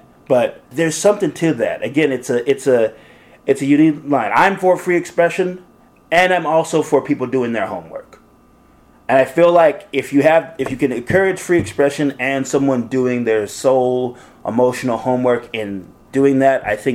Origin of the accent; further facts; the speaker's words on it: Seattle, Washington, United States; I it's interesting growing up in Seattle when I did, because what I would think about when I think about Seattle is not black, white, but more of a multicultural interaction.